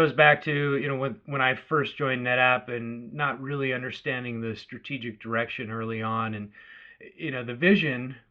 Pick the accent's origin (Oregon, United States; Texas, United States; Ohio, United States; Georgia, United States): Oregon, United States; also born or lived in Chicago; I grew up in Oregon and transplanted to Chicago along with my previous employer, Symantec, and was out there running a Symantec business for about 10 years.